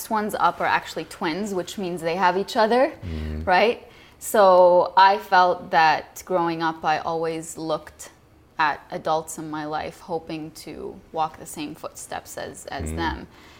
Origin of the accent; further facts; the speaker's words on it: Lebanon; first language Arabic; English is a second language; So I was the only one in my family born and raised in Lebanon. My parents met in Canada, had five children